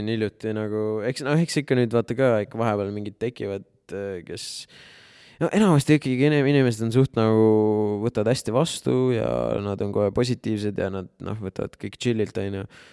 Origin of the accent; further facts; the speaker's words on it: Jõgeva, Jõgeva County, Estonia; kuna ma olen ise Jõgevalt pärit